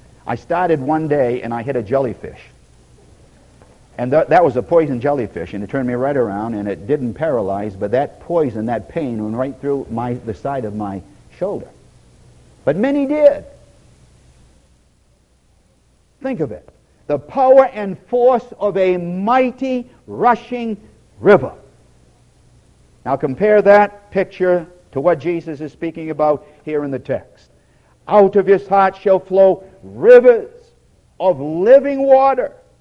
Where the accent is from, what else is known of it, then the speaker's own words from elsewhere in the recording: Portsmouth, New Hampshire, United States; When I was a boy growing up in Portsmouth, New Hampshire, it was a challenging feat for the bigger kids